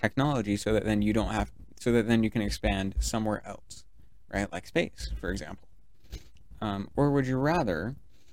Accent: United States; Like, I'd say what I like to, probably just because I'm American

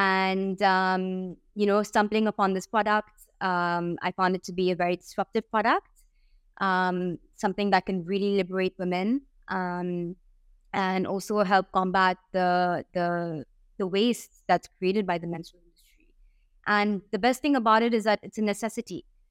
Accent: Hong Kong; So I'm born and brought up in Hong Kong. And I ended up going to boarding school

